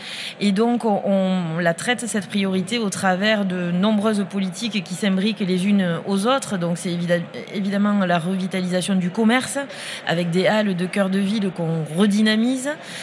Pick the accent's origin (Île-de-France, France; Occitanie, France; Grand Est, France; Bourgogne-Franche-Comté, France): Occitanie, France; Millau; quand on dit qu'on est de Millau, eh bien, les gens nous connaissent, nous reconnaissent